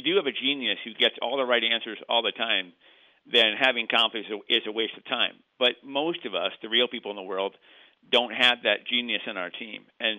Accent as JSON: {"language": "English", "region": "Northeast", "country": "United States", "said": "I'm actually from the Northeast originally, but I've been in the Midwest for 25 years, so I'm here for the duration."}